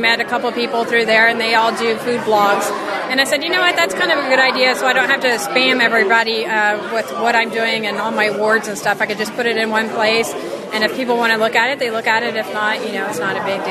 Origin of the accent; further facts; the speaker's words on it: Texas, United States; I'm from Texas